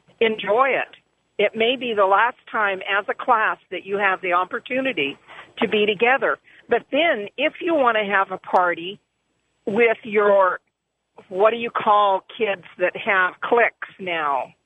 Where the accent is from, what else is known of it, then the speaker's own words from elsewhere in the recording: Oregon, United States; I'm from Oregon, and the kids here don't